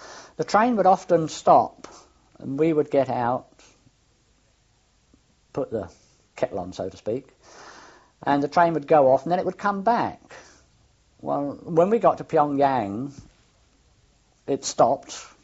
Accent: United Kingdom; Oh yeah, well, we're British, we're all right, don't worry about it

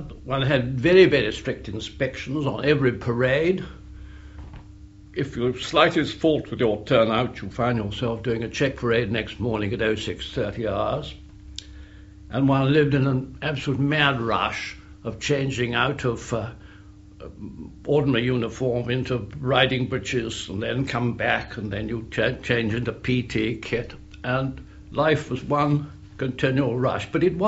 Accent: Baldock, East of England, United Kingdom; born there; I was born at Baldock in Hertfordshire in January 1898, and I was at school at Halebury in 1914-15

